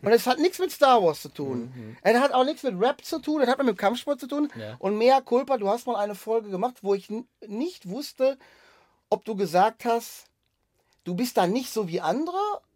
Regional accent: Germany; ich komme aus Deutschland, ich bin ein großer

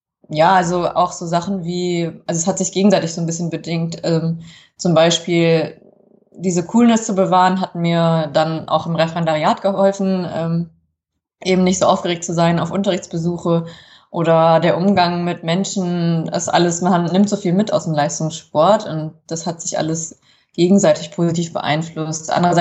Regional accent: Kassel, Hesse, Germany; Ich bin in Kassel geboren und groß geworden.

